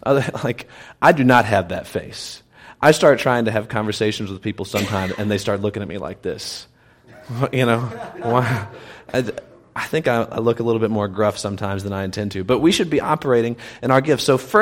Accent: Louisiana, United States; And I come from a culture that was very much that way. I'm from North Louisiana originally. Crazy religious.

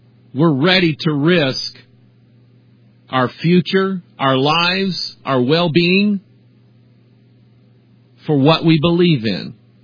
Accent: Pine Bluff, Arkansas, United States; born there; now in Missouri, United States; I was born in Pine Bluff, Arkansas. But I've lived in Missouri most of my life. But I love Arkansas and I love the people.

